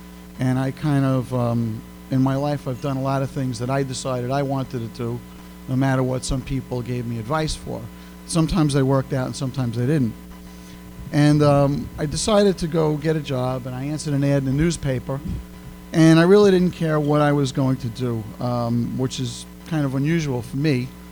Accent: Brooklyn, New York, United States; now in Chicago, United States; You could probably tell by my accent, I'm not from Chicago. I'm from Brooklyn. I grew up there.

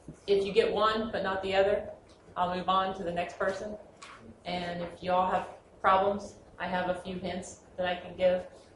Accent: Cincinnati, Ohio, United States; I'm from Cincinnati, Ohio.

